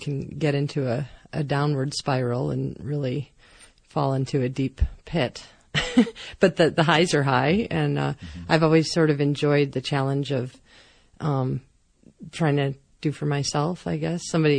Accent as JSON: {"language": "English", "region": "New York", "country": "United States", "tie": "born or raised there", "said": "growing up in New York, or getting bigger in New York, as I say, never really knew that cowboys existed."}